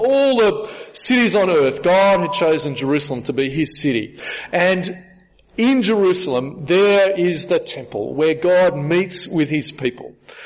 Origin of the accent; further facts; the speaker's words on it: Bathurst, New South Wales, Australia; I grew up in Bathurst. Right? Bathurst is a great historical town, the oldest inland city in Australia.